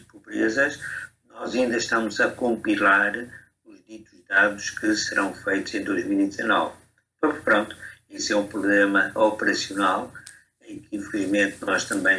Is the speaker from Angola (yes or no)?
yes; Angola; Mas o que nós temos enquanto angolanos a percepção é que, na verdade, há um aumento da pobreza nestes últimos anos.